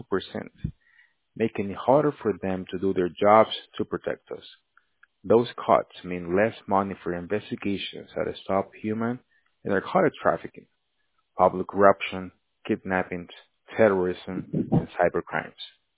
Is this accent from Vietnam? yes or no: no; El Salvador; now in Orlando, United States; Originally, I'm from El Salvador. We moved